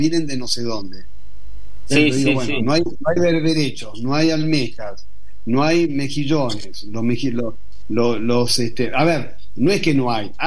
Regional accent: Mar del Plata, Buenos Aires Province, Argentina; Y yo de chico, en Mar del Plata los comía, eran los mejillones vivos.

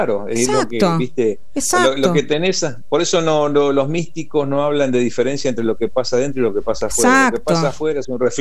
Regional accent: Buenos Aires, Argentina; como que mi tierra, cada vez que terminaba una producción, veía en el aeropuerto el vuelo que decía Buenos Aires

